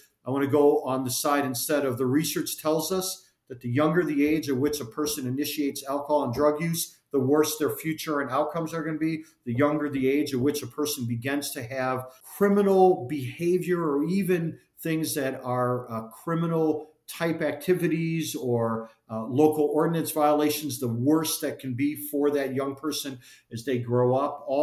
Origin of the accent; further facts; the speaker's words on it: Chicago, Illinois, United States; I grew up in the Salvation Army, as I like to say, in Chicago.